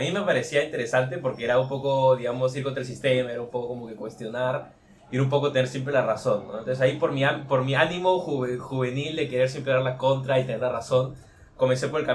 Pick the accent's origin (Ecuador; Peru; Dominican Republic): Peru; Lima; Yo soy peruano de nacimiento. Fui a un colegio alemán en Lima, Perú